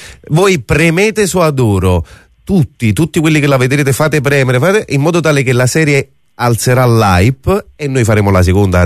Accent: Campania, Italy; essendo campano

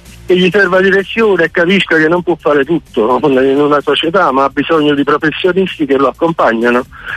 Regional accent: Casoria, Campania, Italy; Io sono di Casoria, quindi è un bel po' di età

